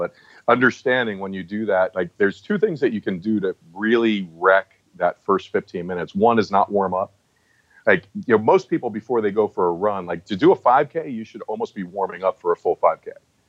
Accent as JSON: {"language": "English", "region": "New Jersey", "country": "United States", "said": "I'm from New Jersey, and I was so afraid."}